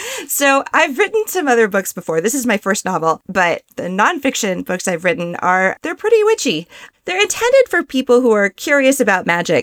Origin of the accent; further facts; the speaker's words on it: Hawaii, United States; Like when I would tell people that I'm actually Hawaiian, I do know these things.